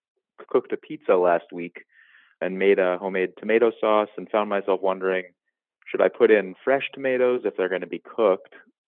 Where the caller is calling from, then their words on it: Cambridge, Massachusetts, United States; I'm calling from Cambridge, Massachusetts.